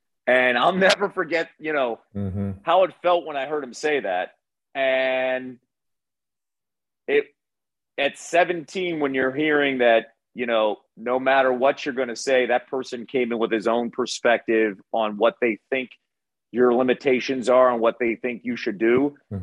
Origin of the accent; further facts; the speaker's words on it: Phoenixville, Pennsylvania, United States; whenever I go back to my hometown of Phoenixville